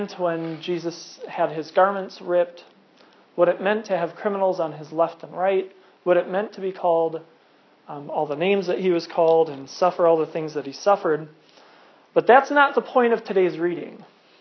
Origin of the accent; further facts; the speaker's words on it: United States; And then I'm an American. That's the order.